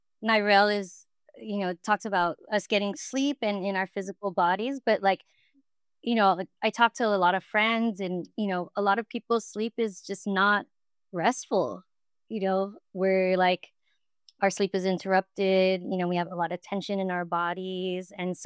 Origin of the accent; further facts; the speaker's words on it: Philippines; I think as a Pinay, as a Filipina, practicing yoga